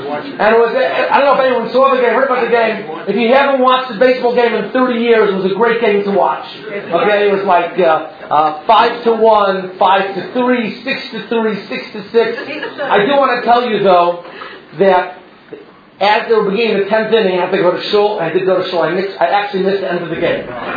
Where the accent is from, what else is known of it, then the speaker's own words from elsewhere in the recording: Chicago, Illinois, United States; So I grew up in Chicago. I could tell you that until I was 16 years old, I was a diehard Cup fan.